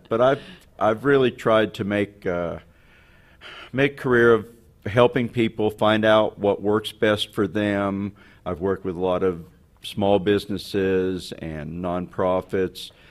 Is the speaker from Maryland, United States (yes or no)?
yes; Maryland, United States; I grew up in the Maryland suburbs of Washington, D.C.